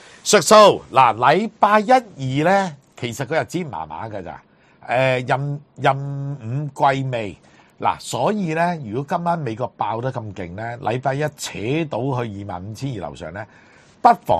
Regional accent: Hong Kong; 同早幾年我哋香港話即係嗰啲叫熱狗車啊熟食車啊

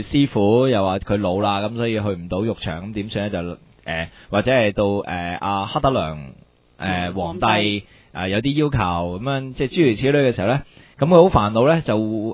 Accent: Hong Kong; 即系我哋即系作为香港人系应该好明白嘅

